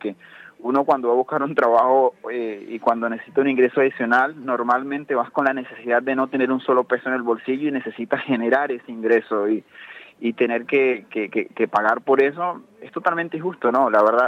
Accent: Colombia; now in Argentina; Yo soy de Colombia.

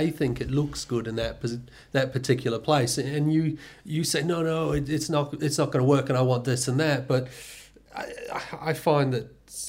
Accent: New Zealand; now in United Kingdom; Certainly, you know, even I moved from New Zealand to the UK, and in the lexicon, there's probably 50% of the words that we use similar in New Zealand

